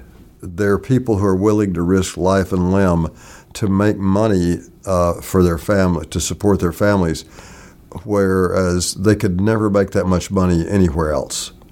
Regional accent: Texas, United States; also born or lived in Arkansas; I actually went from Houston out there. So I grew up in Texas and Arkansas.

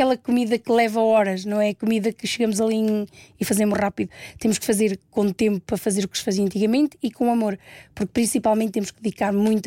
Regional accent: Centro, Portugal; na minha zona, na minha terra, como é uma aldeia de montanha, ainda temos o padre a ir a casa

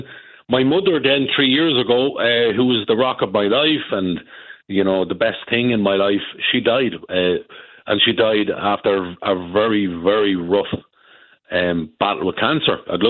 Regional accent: Ireland; first and foremost, we're Irish. You know, we don't go. We're travellers.

